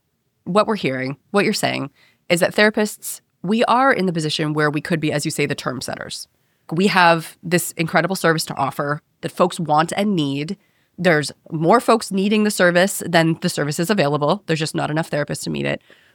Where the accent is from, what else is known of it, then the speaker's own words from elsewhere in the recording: Canada; myself being Canadian, I didn't actually pay a lot for my education.